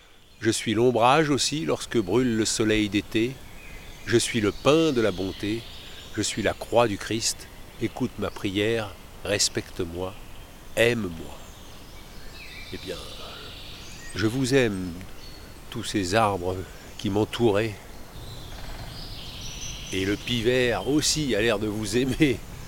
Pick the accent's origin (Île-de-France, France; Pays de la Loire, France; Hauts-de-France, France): Île-de-France, France; Moi je suis de la région parisienne.